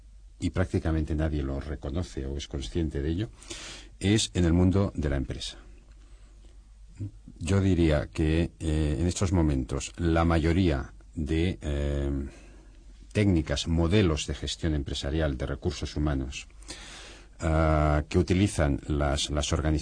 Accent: Catalonia, Spain; en Cataluña, de donde yo vengo, hay otra asociación

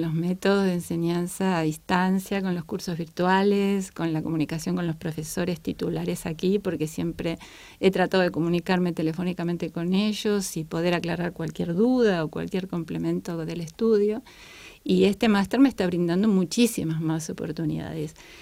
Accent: Argentina; now in Palma de Mallorca, Spain; Vivo en Palma de Mallorca, bueno, pero en realidad soy extranjera y nacional también porque soy argentina y española. Ya estoy viviendo aquí desde hace 8 años

